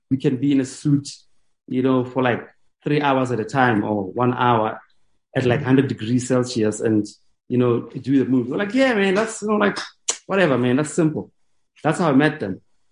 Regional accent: Vereeniging, Gauteng, South Africa; So high school, I was at high school briefly. So I went to General Smuts in Vereeniging, and I was always interested in the arts, you know.

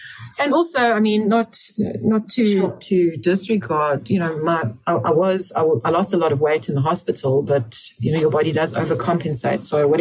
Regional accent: England, United Kingdom; I'm English by birth. My husband is Afrikaans, so we speak both languages at home.

